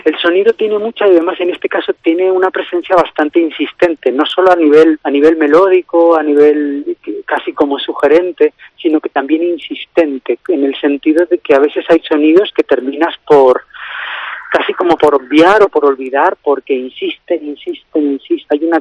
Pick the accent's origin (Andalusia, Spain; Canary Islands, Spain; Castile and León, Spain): Canary Islands, Spain; now in Madrid, Spain; yo soy el hijo que ha tenido que partir, yo soy canario, entonces llevo 20 años viviendo en Madrid y por el mundo